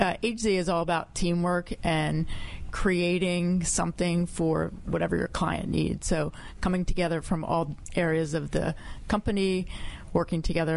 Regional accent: Philadelphia, Pennsylvania, United States; I'm from the Philadelphia area.

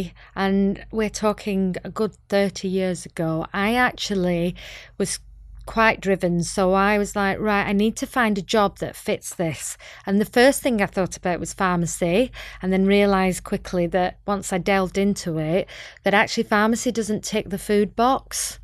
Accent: Bolton, North West England, United Kingdom; So I went to school in Bolton, which is north of Manchester, as you can tell by my accent. Yeah, so I was born there and went to school there.

